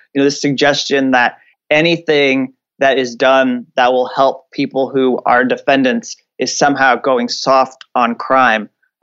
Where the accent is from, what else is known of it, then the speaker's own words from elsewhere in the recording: Indiana, United States; may have seen the video that came out of Elkhart, Indiana, which, you know, this is actually where I grew up nearby here in South Bend.